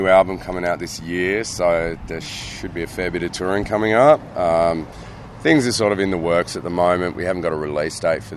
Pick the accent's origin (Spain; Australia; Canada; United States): Australia; Tasmania; we're from Tasmania's tiny little fucking island in the middle of nowhere.